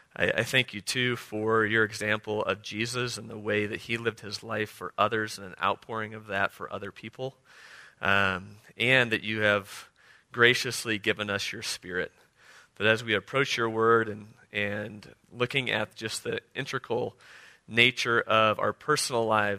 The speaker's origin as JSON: {"language": "English", "region": "Illinois", "country": "United States", "tie": "born or raised there", "said": "I grew up in Illinois."}